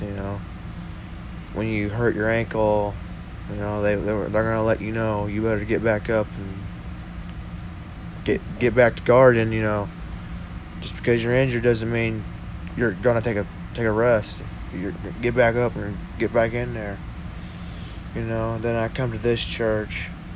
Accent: Fort Worth, Texas, United States; Well, I came from Fort Worth, and parts of Fort Worth are not all that great, you know, got hood areas and everything.

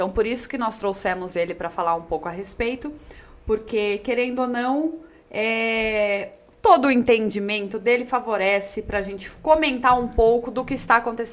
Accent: Atibaia, São Paulo, Brazil; Somos de Atibaia, para quem não sabe.

